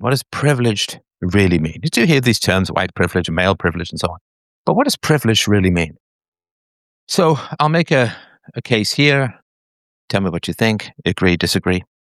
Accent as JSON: {"language": "English", "region": "England", "country": "United Kingdom", "tie": "born or raised there", "said": "Of course, I grew up in the Anglican Church in England."}